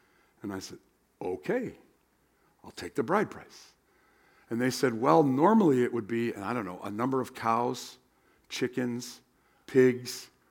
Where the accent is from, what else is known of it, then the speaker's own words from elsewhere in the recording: United States; I'm from the United States. We don't do that.